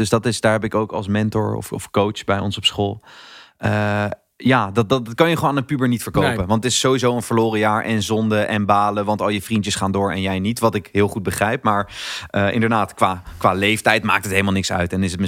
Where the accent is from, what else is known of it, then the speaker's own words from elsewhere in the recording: The Hague, South Holland, Netherlands; Ik weet inderdaad ook in Den Haag, waar ik ben opgegroeid, op gymnasiumscholen, dat dat toch veel meer leefde